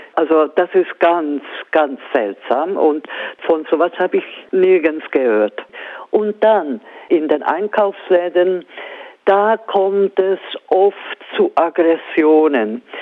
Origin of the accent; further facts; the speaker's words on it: Switzerland; now in Hungary; Aber ich lese ja das auch von meiner Heimat in der Schweiz.